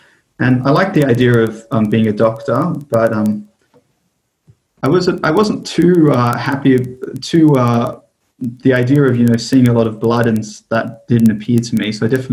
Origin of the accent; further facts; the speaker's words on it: Sydney, New South Wales, Australia; And I was born and raised in Sydney with my four brothers and two sisters. And I grew up just a regular Catholic.